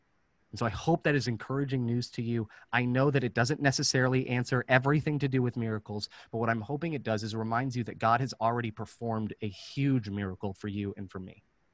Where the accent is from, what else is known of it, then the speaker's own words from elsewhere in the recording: Orlando, Florida, United States; I'm from Orlando, Florida. I know who all the tourists are.